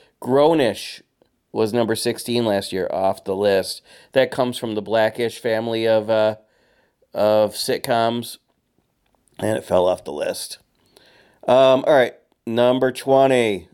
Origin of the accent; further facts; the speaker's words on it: Utica, New York, United States; They did one about like my hometown of where I was raised, Utica, New York.